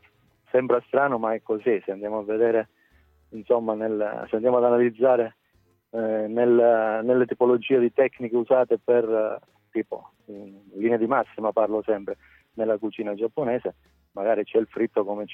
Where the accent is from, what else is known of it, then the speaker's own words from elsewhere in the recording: Calabria, Italy; come si sa noi siamo calabresi